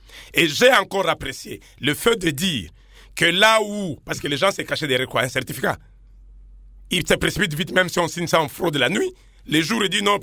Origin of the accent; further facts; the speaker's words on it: Beni, North Kivu, DR Congo; Je viens de Beni, où les gens n'ont même pas voulu croire à Ebola